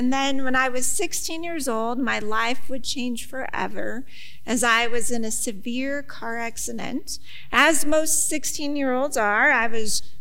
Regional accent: Buffalo, New York, United States; All right, so yeah, I'm from Buffalo. I live a little outside of Buffalo, and I attend Summit Wesleyan Church.

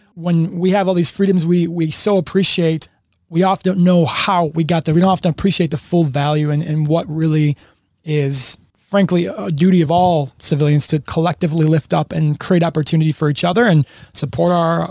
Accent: Waterford, Michigan, United States; now in Detroit, United States; I've lived in Detroit since 2010. I was born and raised in Waterford, Michigan, not too far from here.

